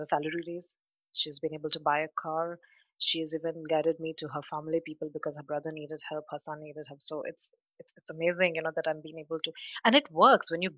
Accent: India; now in United Arab Emirates; I'm based in UAE and, I wanted to learn from India because I come from India.

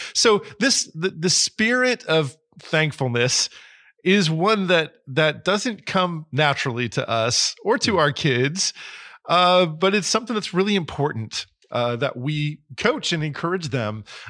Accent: New Jersey, United States; So I grew up in New Jersey, so I'm not too far away.

